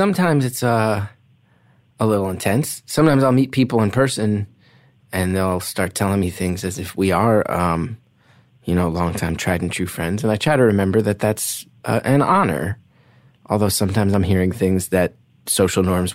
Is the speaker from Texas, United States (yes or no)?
no; New York, United States; I'm a New Yorker and people are brunch obsessed.